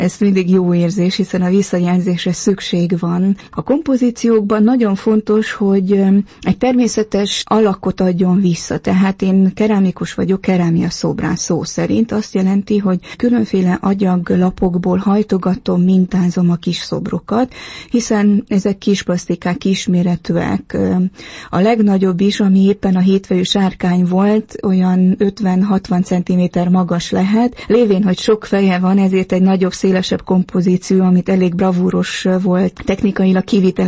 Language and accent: Hungarian; Corund, Harghita, Romania; hiszen én ezeken nőttem fel Erdélyben, Korondon, a fazekasság központjában.